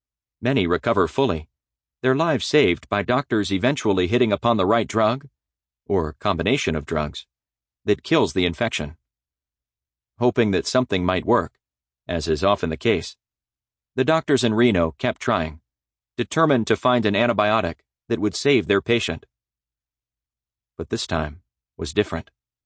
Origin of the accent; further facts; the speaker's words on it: Pakistan; Karachi, the largest city in my home country of Pakistan